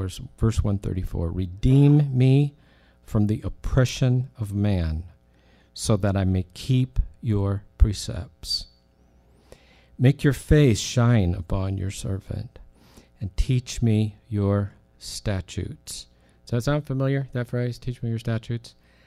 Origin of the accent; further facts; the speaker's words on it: United States; I mean, I'm an American.